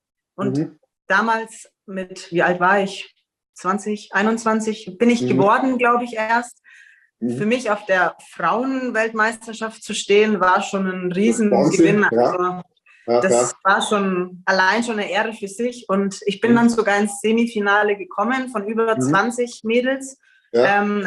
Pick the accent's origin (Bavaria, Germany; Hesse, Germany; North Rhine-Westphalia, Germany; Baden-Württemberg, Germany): Bavaria, Germany; also born or lived in Schweinfurt / Landshut / Augsburg; ich ja wirklich eine ursprüngliche Bayerin bin, also auch schon immer, und mich auch in Bayern befinde. Also ich komme aus Augsburg aktuell, habe damals angefangen, als ich noch in Schweinfurt gewohnt habe, also in Franken, war dann zwischendrin 3 Jahre in Landshut, also in Niederbayern